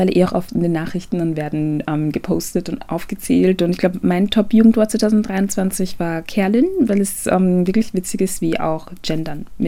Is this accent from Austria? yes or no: no; Ghana; ich bin ursprünglich aus Ghana